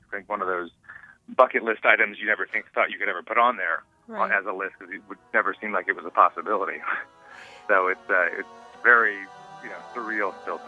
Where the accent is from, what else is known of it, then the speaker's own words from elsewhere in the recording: Chicago, Illinois, United States; I'm from Chicago, so every time I hear Lake Effect, I think of snow.